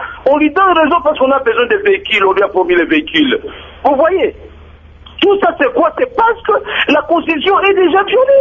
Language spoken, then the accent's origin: French; DR Congo; Contrairement à ce que nous voyons ici chez nous en République démocratique du Congo, il y a des gens qui sont au-dessus de la loi.